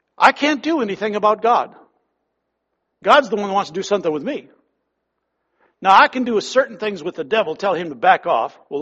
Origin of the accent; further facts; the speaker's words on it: Minnesota, United States; ah, be quiet, I'm from Minnesota. I'm all for global warming.